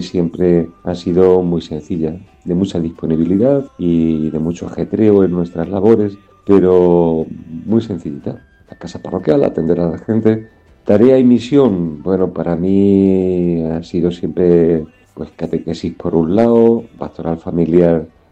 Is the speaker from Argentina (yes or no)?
no; Bolaños de Calatrava, Castilla-La Mancha, Spain; natural de Bolaños.